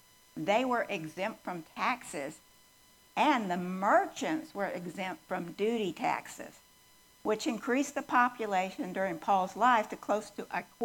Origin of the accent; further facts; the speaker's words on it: Texas, United States; also born or lived in Germany; I was born in a foreign country. I was adopted by two Texans, and I'm a Texan. Moved to Texas, but I'm an Army brat. So I've lived in, different places. I started school in Germany.